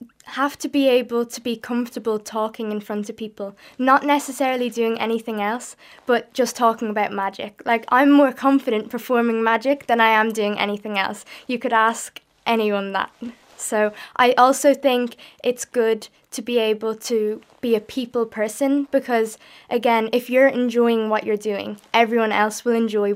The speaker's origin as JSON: {"language": "English", "town": "Balrothery", "region": "Leinster", "country": "Ireland", "said": "I'm from Balrothery, and anyone who knows that area, there was more people in the audience than there was in my village"}